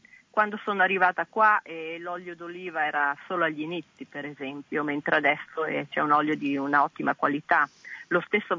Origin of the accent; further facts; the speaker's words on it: Emilia-Romagna, Italy; Allora, io sono originaria della provincia di Modena, quindi sono cresciuta nella zona